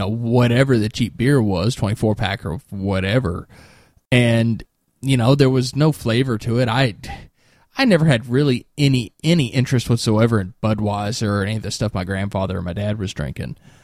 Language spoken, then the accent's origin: English; United States; I could definitely see a flavored sake being, maybe that's just the, I'm American.